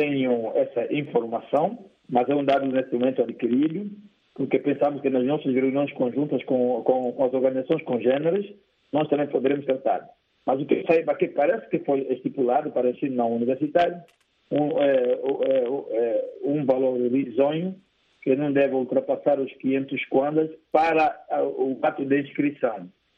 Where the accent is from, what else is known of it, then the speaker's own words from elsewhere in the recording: Angola; Nós, Angola, podemos dizer que não tem problema de quadros nacionais.